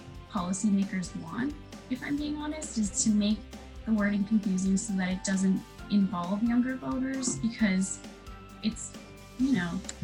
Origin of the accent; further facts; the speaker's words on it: Seattle, Washington, United States; The environment, I mean, I'm from Seattle, and that's been covered in smoke, which has been worse than it ever has in the past.